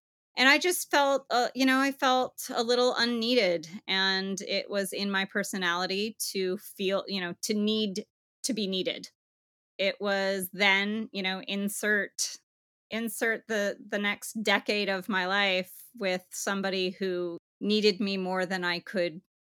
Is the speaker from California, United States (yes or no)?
yes; San Diego, California, United States; I grew up in San Diego with a single mom. I was the middle child, had an older sister and a younger brother